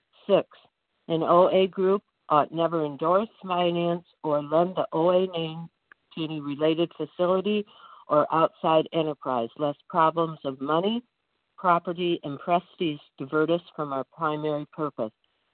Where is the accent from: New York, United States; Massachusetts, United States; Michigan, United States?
Michigan, United States; from Michigan.